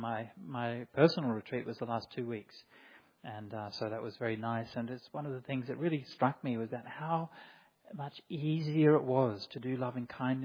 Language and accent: English; Perth, Western Australia, Australia; come from an Asian background. Now, probably you won't remember this, most of you, but I grew up in Perth in the 1980s